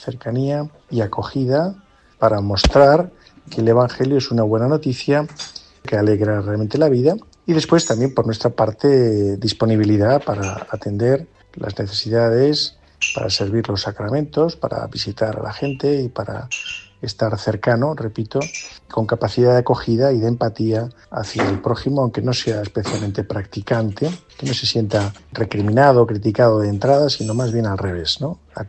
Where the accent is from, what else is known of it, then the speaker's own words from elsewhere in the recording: Ciudad Real, Castilla-La Mancha, Spain; me crié en una parroquia en Ciudad Real, en Pío XII